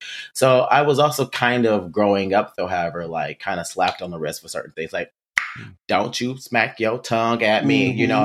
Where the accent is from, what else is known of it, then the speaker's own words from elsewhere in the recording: Gary, Indiana, United States; So I'm originally from Gary, Indiana.